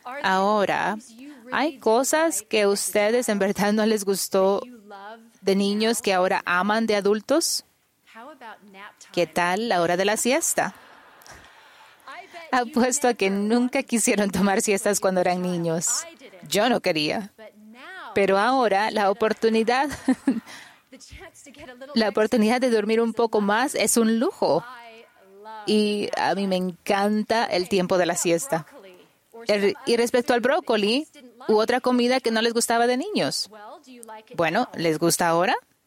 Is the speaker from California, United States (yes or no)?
yes; California, United States; Crecí en California, mi esposo en Inglaterra y Arabia Saudita. Me crié en la iglesia desde que nací.